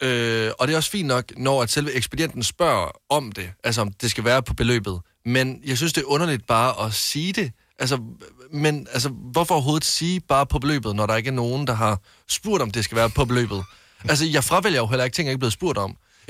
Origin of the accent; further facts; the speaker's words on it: Jutland, Denmark; Jeg er fra Jylland